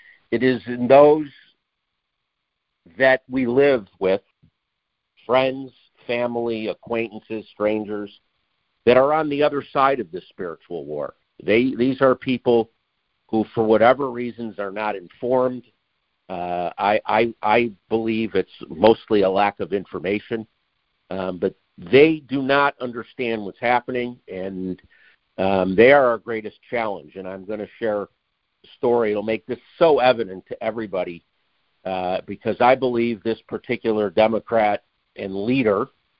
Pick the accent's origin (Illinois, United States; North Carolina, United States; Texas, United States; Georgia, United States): Illinois, United States; Chicago; He's actually from my hometown, Chicago.